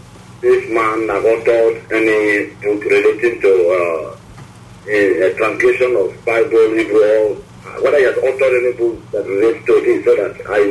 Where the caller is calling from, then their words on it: Port Harcourt, Rivers, Nigeria; I'm calling from Port Harcourt.